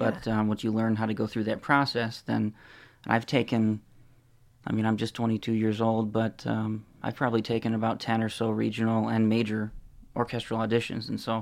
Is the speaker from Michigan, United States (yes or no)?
yes; Howell, Michigan, United States; I'm from Michigan, primarily. Or actually, I've been in Michigan my whole life. I've lived in Howell, Michigan for a number of years, all the way from being born until high school.